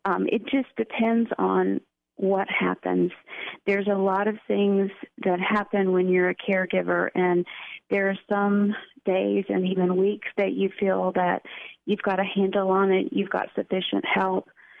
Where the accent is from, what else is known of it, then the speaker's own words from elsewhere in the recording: Georgia, United States; also born or lived in Washington, D.C.; I grew up mostly in Georgia, and after college, I started moving northward, and I worked in Washington, D.C. for about 9 years.